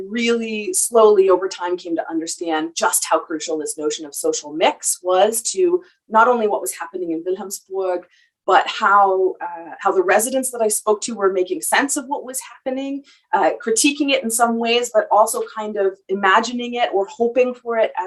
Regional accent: Toronto, Ontario, Canada; I'm from Toronto, and I have done my PhD research in Hamburg and Wilhelmsburg

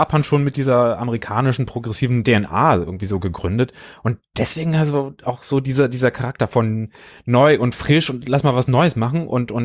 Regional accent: Spain; Für mich als Spanier

